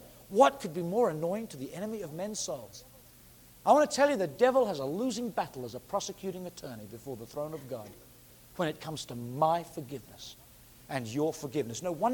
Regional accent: England, United Kingdom; now in United States; my first time in the States, I came as an Englishman to California.

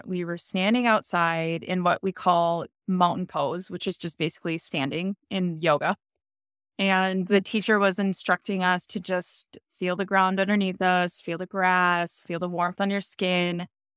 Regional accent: Minnesota, United States; also born or lived in Arizona; I grew up in Minnesota. You probably hear it in my accent. But I grew up in Minnesota.

